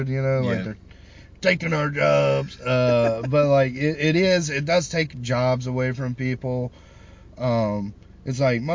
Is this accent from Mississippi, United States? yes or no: yes; Mississippi, United States; I'm from Mississippi. I've seen scary shit.